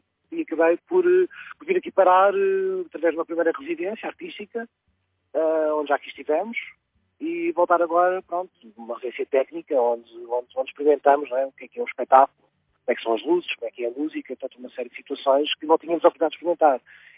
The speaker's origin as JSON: {"language": "Portuguese", "region": "Lisbon", "country": "Portugal", "tie": "born or raised there", "also_born_or_lived": "Mirandela", "said": "De Lisboa. Nascido e criado em Lisboa, sim."}